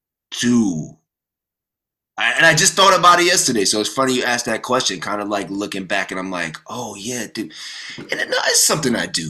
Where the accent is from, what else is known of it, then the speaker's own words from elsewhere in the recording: Brooklyn, New York, United States; I'm from Brooklyn, so I'm authentically from Brooklyn.